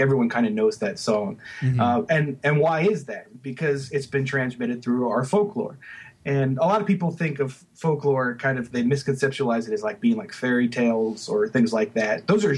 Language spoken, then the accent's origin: English; Maryland, United States; You know, I grew up in Maryland, the great state of Maryland, and so.